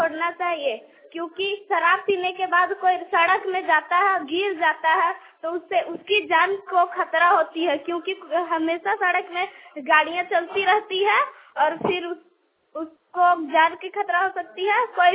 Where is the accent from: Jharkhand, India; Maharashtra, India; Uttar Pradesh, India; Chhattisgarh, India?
Jharkhand, India; Hathiyari; कक्षा 8 की छात्रा हूँ। मैं हथियारी से आती हूँ। मैं विद्यालय मुरांगी में पढ़ती हूँ, जिला हजारीबाग।